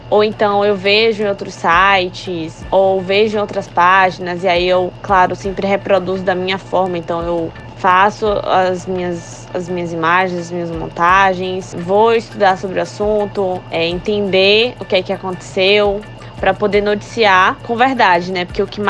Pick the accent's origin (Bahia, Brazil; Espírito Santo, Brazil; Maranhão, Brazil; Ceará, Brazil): Bahia, Brazil; Salvador; Eu sou soteropolitana